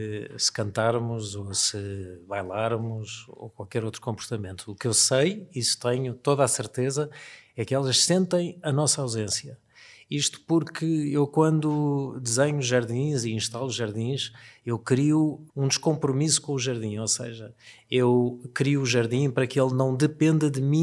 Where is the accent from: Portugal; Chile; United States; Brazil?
Portugal; Lisbon; Nasci em Lisboa, nasci na freguesia de Arroios. Ainda hoje vivo em Arroios.